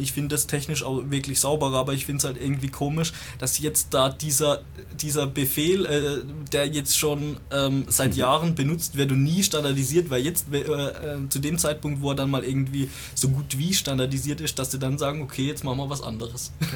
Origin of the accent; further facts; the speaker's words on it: Baden-Württemberg, Germany; Also, ich komme ja eher aus dem Badenser Gebiet, deshalb bin ich auch nicht so richtig.